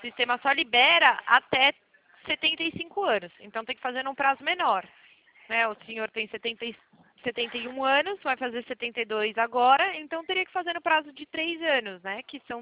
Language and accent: Portuguese; São Paulo, Brazil; Eu sou de São Paulo.